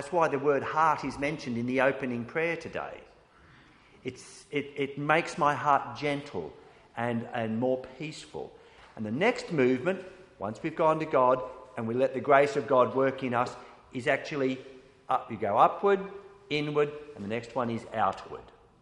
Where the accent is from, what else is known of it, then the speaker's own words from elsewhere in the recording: Australia; We belong to our nation, our nation as a whole, not just the national church, but we are Australian.